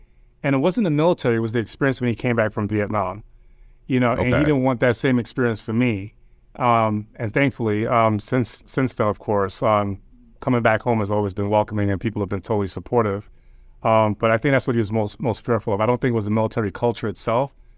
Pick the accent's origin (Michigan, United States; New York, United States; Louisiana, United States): New York, United States; New York City; So my family's originally from Jamaica. I grew up in New York.